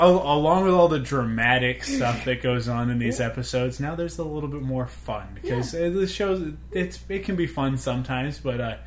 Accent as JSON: {"language": "English", "country": "Canada", "said": "he loves Canadians. Oh, yeah. So, you know"}